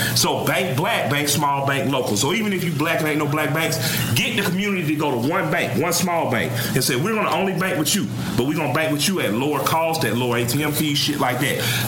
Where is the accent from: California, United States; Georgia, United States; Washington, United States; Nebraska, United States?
Georgia, United States; Atlanta; I'm from Atlanta, Georgia, right?